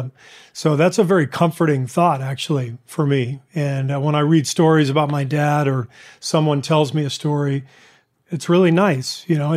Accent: Los Angeles, California, United States; also born or lived in Beirut, Lebanon; I grew up in Los Angeles. My dad was a professor at UCLA

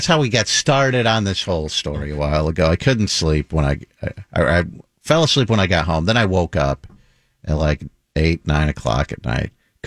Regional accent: Las Vegas, Nevada, United States; I mean, where I grew up in Las Vegas, we didn't have that.

